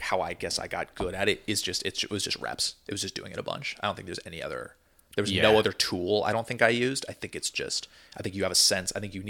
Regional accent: Orinda, California, United States; Growing up in the Bay. I mean, I grew up in like the East Bay, this town called Orinda, which is about 10 minutes from like Berkeley, Oakland

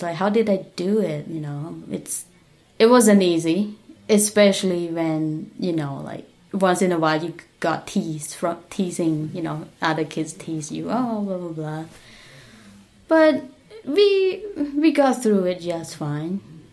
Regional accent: Siem Reap, Cambodia; So I'm from Siem Reap province, which we have a lot of temples there.

